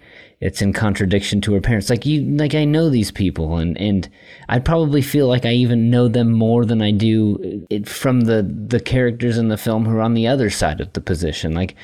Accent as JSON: {"language": "English", "town": "Lancaster", "region": "California", "country": "United States", "tie": "born or raised there", "said": "I grew up in the Antelope Valley, so in Lancaster, which is a really small part of Southern California"}